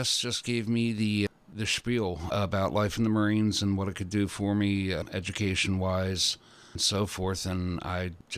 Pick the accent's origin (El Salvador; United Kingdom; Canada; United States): United States; Feasterville, Pennsylvania; now in Port Townsend, United States; No. I moved here about 14 years ago. I'm originally from Pennsylvania.